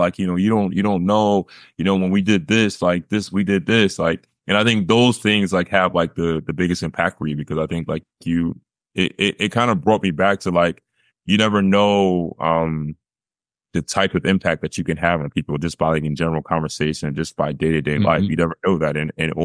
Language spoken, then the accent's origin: English; New Jersey, United States; I'm back home in South Jersey. That's where not too far from my hometown.